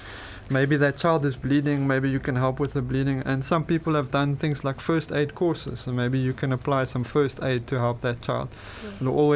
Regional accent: Johannesburg, Gauteng, South Africa; now in Cape Town, South Africa; I'm from Johannesburg. I've been in Cape Town now for a while

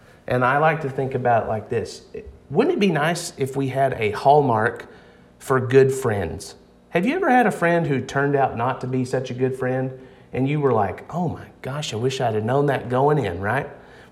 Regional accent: Harrison, Arkansas, United States; accent: Southern drawl; But I am originally from Harrison, and you probably hear it in my voice. I have sort of a draw, right? And a southern draw.

